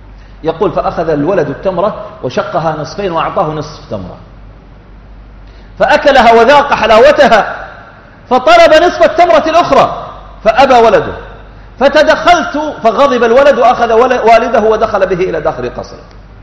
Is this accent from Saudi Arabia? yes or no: yes; Saudi Arabia; قصة عن أحد التجار عندنا في السعودية